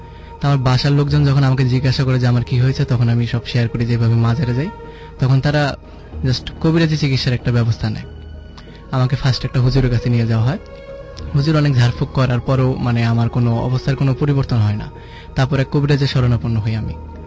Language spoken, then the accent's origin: Bangla; Badda, Dhaka Division, Bangladesh; আমি বাড্ডা থেকে এসেছি